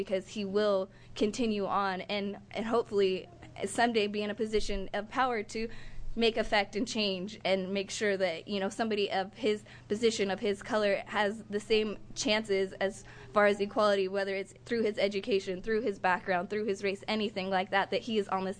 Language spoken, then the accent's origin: English; Independence, Oregon, United States; I am from Independence, Oregon. I was born and raised in Oregon.